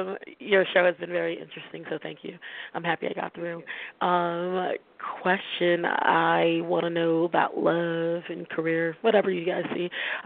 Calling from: California, United States; in California.

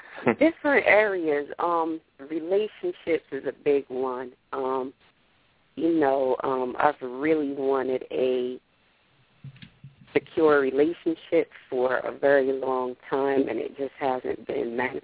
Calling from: New Jersey, United States; I'm calling from New Jersey.

